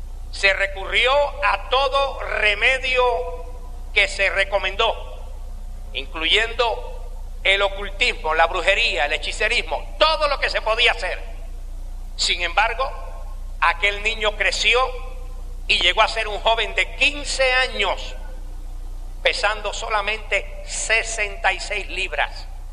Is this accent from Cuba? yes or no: yes; Havana, Cuba; soy de Cuba, de la ciudad de La Habana. En el lugar donde yo nací